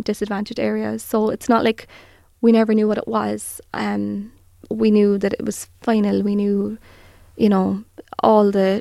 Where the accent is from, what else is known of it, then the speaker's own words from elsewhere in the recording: Cork, Munster, Ireland; we grew up in Mayfield, like the second most disadvantaged area in Cork.